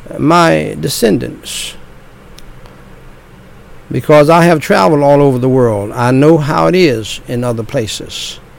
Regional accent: United States; born there; I thank God I was born in America with all of her faults.

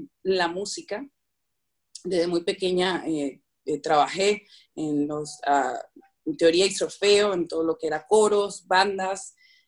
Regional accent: Caracas, Capital District, Venezuela; born there; nací en Caracas, Venezuela, hace unos cuantos años. tengo una edad, yo siempre digo, a flor de piel

